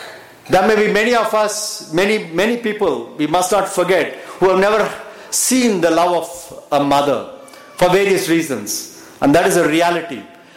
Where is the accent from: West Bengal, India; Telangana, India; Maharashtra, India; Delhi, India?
Maharashtra, India; Pune; I come from Pune, where we have a very good culture of going ahead even when there is a red light.